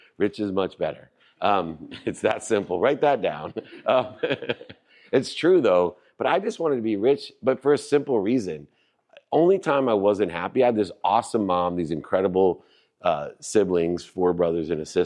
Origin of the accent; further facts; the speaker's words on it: San Diego, California, United States; I grew up here in San Diego, went to Patrick Henry High School, grew up in San Carlos, used to come up here to the arcade and play.